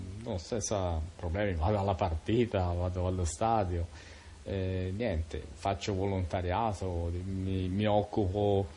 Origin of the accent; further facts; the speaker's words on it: Prato, Tuscany, Italy; Sono di Prato.